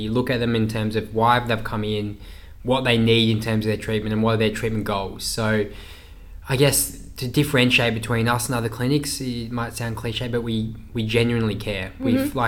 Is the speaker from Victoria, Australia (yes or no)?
no; Townsville, Queensland, Australia; also born or lived in United Kingdom; So I grew up in Townsville, worked in the UK.